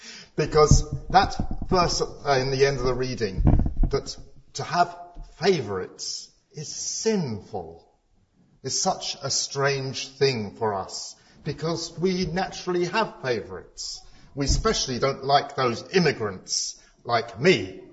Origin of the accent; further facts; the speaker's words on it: United Kingdom; born there; My father was born in Hong Kong. I was born here. I'm British.